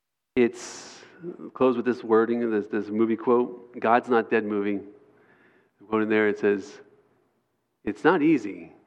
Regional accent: New York, United States; And I'm from New York. I can be really raw.

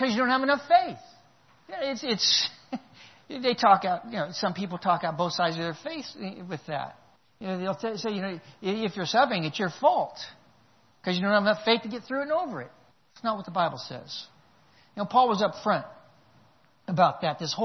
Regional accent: Oklahoma, United States; I know that I like biscuits and gravy. I'm from Oklahoma. I've eaten them and I know it.

